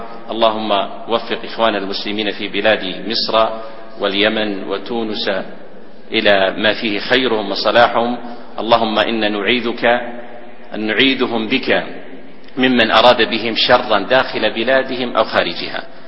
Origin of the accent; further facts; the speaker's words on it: Saudi Arabia; بلادنا المملكة العربية السعودية